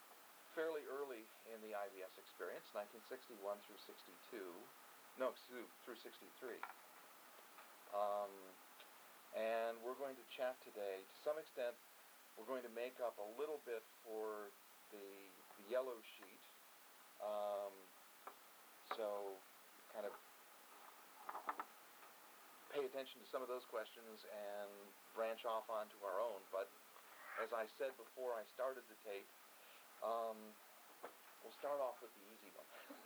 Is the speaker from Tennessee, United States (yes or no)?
no; Grayslake, Illinois, United States; also born or lived in Chicago; Because I was born in Chicago. And grew up in Grays Lake, north of...